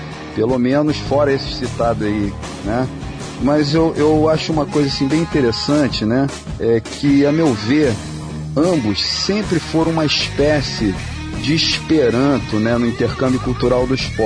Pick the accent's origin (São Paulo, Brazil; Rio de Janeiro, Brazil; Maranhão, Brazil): Rio de Janeiro, Brazil; eu sou carioca da Zona Norte, criado em Jacarepaguá